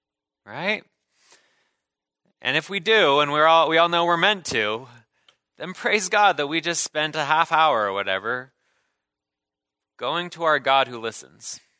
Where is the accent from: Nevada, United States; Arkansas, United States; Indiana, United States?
Nevada, United States; Reno; I was born and raised in Reno, Nevada. So just, you know, a hop, skip, and a jump or so away.